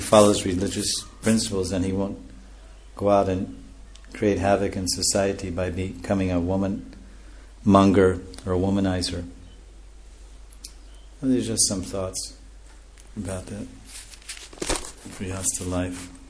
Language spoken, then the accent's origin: English; India; English is a second language; now in England; Because I come from India, and India every day, full sunshine.